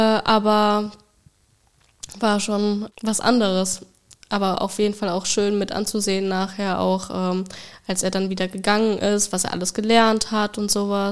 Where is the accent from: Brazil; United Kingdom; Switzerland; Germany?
Germany; North Rhine-Westphalia; komme aus der Nähe von Aachen, gehe momentan noch zur Schule und mache jetzt demnächst im Sommer mein FSJ.